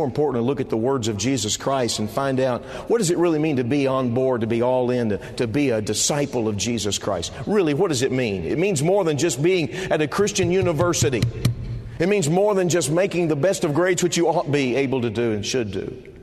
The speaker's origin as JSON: {"language": "English", "region": "Texas", "country": "United States", "tie": "born or raised there", "said": "I grew up in Texas, and I live there in Texas now, and I always have a check in my spirit wherever I say I live."}